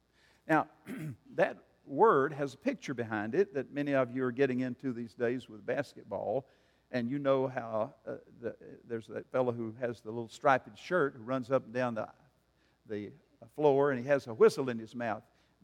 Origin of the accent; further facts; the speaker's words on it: South Carolina, United States; He was the littlest member of our little gang growing up in the Red Hills of South Carolina.